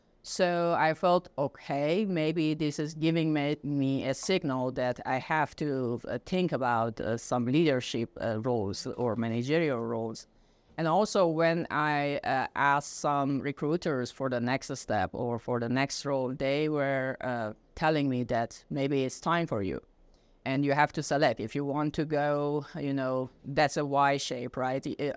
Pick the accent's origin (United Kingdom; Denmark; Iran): Iran; moved away as an adult; now in Germany; being a person born and raised in Iran, and I have studied there and I worked there